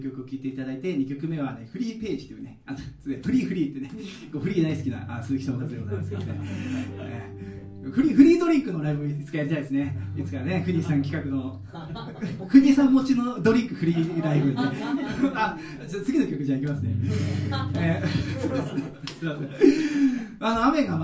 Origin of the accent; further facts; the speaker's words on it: Yokohama, Kanagawa, Japan; 横浜市出身の、若干、45歳のシンガーソングライターをやっておりますね。